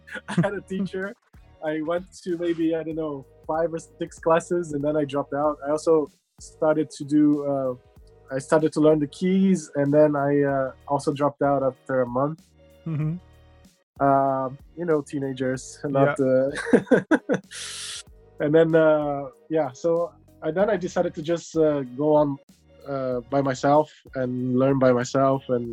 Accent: São Paulo, Brazil; Well, I'm from Brazil originally. I grew up in São Paulo.

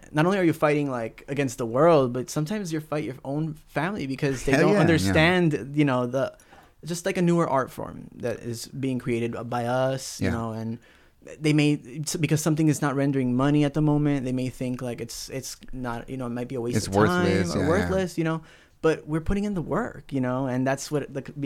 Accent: Los Angeles, California, United States; Yeah, so I'm originally from Southeast LA. Uh-huh. I was actually like, I just drove by Whittier. I was born right here in the doctor's hospital on Whittier Boulevard.

